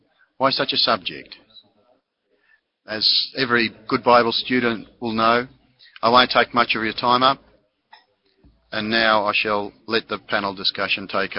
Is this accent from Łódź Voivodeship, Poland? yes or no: no; Czestochowa, Silesian Voivodeship, Poland; from Częstochowa in Poland. I live in Poland.